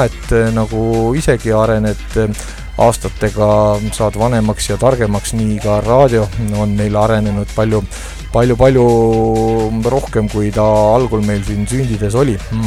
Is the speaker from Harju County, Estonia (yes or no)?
no; Võru County, Estonia; Ma olen ka Võrumaalt sünni ja loomupoolest, aga no jah, viimased 20 aastat pea ei ole seal olnud.